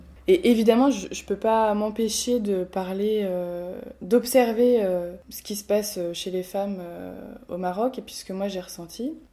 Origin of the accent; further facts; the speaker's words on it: France; j'ai 26 ans. Je suis psychologue et je suis une femme, une jeune femme française. J'ai grandi en France. Ma maman est née au Maroc. Et elle est arrivée en France dans les années 70 avec sa famille.